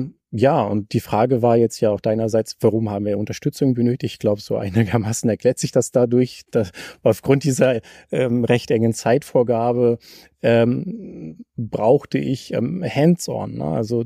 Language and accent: German; Lower Saxony, Germany; Also ich komme ja selber hier aus dem Norden, ja, also Raum Diepholz, Osnabrück.